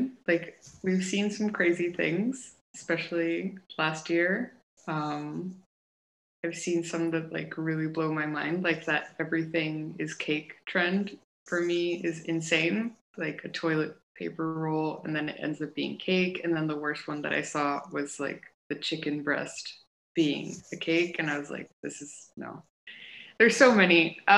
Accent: Bogota, Bogotá, Colombia; now in Montreal, Canada; My pronouns are she and her. I am from Bogota, Colombia. I'm an artist and curator

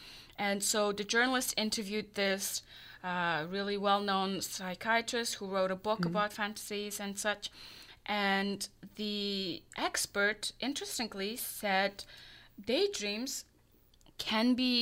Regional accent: Vancouver, British Columbia, Canada; I'm from Vancouver, that's why.

